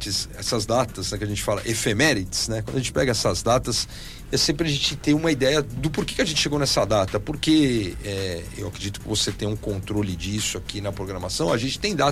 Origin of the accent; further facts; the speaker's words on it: São Paulo, Brazil; como eu venho de São Paulo, eu tenho isso como Zona Oeste, Zona Leste e tal.